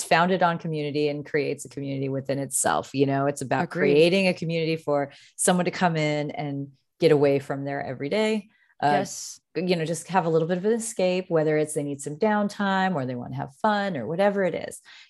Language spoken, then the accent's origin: English; San Diego, California, United States; I'm from San Diego, which I say from time to time.